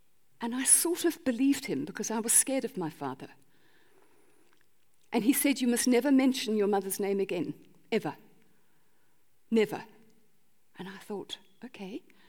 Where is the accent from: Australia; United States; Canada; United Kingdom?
United Kingdom; England; I was born and brought up in England in a lovely, sweet English family.